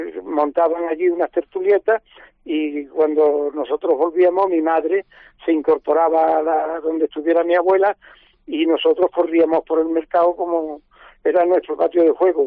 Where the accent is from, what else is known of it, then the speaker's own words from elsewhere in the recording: Seville, Andalusia, Spain; born there; Nací en Triana, me estuve vinculado y la sigo viviendo y recordando mucho.